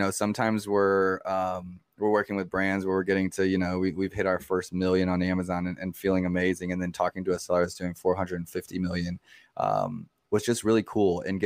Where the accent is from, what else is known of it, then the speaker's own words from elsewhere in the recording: Kansas City, Missouri, United States; And I'm from Kansas City